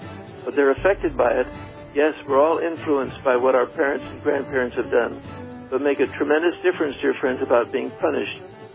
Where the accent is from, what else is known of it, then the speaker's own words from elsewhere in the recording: China; I was raised in China and lived there as a boy back in the 1920s.